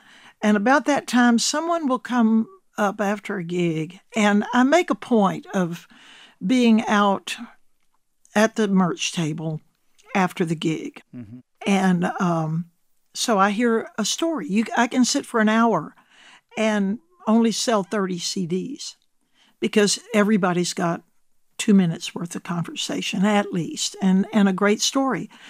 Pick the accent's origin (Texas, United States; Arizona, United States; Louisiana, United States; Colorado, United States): Louisiana, United States; You know, I grew up in Louisiana on the Gulf Coast at a time when the biggest stars in music were piano players.